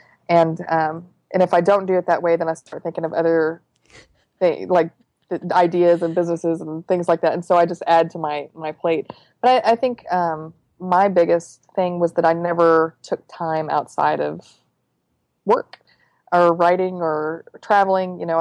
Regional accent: Texas, United States; I was from Texas. In Texas, it's like being a football coach.

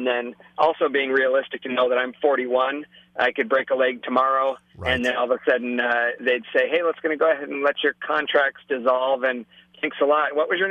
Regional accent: Alaska, United States; I'm from Alaska, we do have a lot of bears, we have bears that come into our backyard

